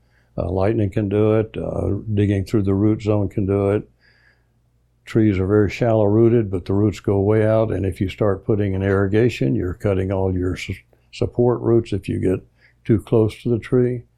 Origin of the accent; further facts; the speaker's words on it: Tallahassee, Florida, United States; I grew up in Tallahassee back in the 40s. I'm a little older than you, and we've always really loved the trees here.